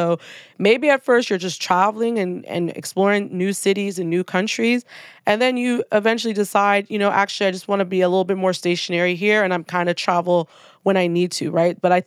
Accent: Nigeria; now in United States; I'm Nigerian, it was very important that I'm able to flow in and out of being in Nigeria for part of the year

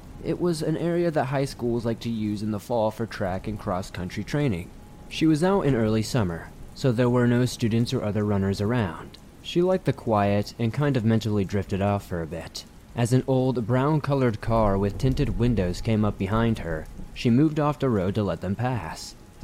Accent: South Carolina, United States; This takes place around 1985 in my home state of South Carolina.

